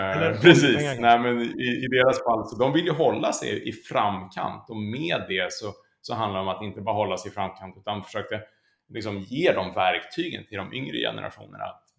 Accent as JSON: {"language": "Swedish", "country": "Sweden", "said": "Ja, nej, men som svensk så är det klart att man känner till er."}